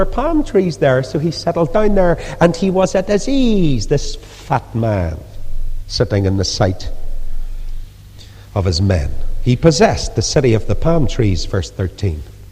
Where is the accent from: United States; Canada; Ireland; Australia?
Ireland; You go to America and say, I'm an Irishman. See a little smile come over their face? Oh, you're from Ireland, are you?